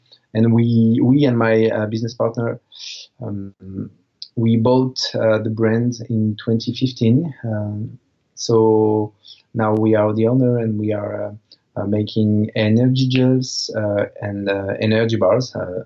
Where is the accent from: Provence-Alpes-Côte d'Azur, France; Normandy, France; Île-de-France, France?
Provence-Alpes-Côte d'Azur, France; Marseille; I'm going to the training in Marseille, in my hometown.